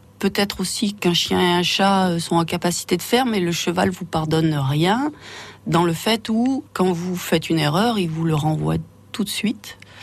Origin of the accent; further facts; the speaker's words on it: Gap, Provence-Alpes-Côte d'Azur, France; born there; je suis natif des Hautes-Alpes. Je suis née à Gap.